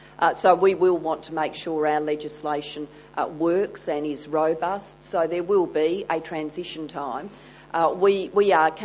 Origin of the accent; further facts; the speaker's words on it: Victoria, Australia; Obviously, I'm from Victoria. There's a sizeable industry there